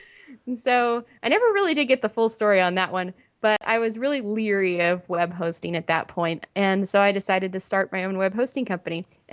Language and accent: English; Indiana, United States; Sure. Well, I'm from a small town in Indiana, and my parents aren't very technical at all.